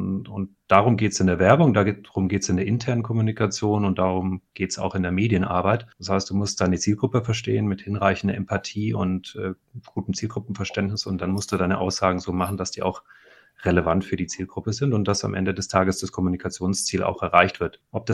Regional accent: Germany; also born or lived in Norway; Ich bin 1975 in Norwegen geboren. Das war aber quasi nur ein Stint von meinen Eltern. Meine Mutter ist deutsch, mein Vater ist Norweger. Ich bin dort geboren und wir sind dann über einen Umweg Nigeria-Lagos sind wir dann schon in den ersten 3 Jahren meines Lebens wieder zurück nach Deutschland gekommen

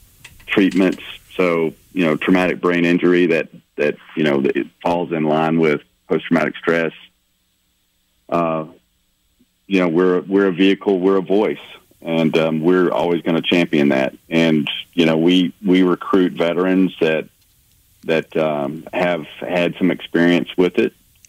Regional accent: Mobile, Alabama, United States; has always been my home. You know, I've lived all over the world. But, you know, when people ask you where are you from, I always just say, well, I'm a Mobile boy.

